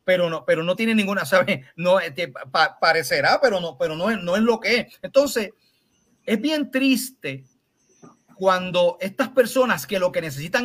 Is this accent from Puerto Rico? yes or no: yes; Ponce, Puerto Rico; Yo soy puertorriqueño, yo nací en Ponce